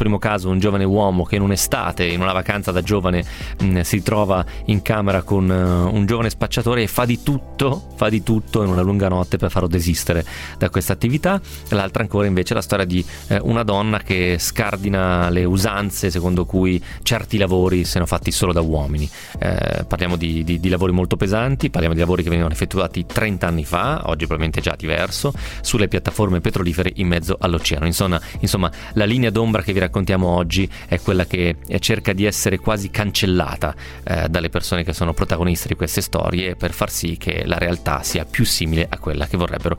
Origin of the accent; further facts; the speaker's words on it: Prato, Tuscany, Italy; born there; Io sono nato nel 1973 a Prato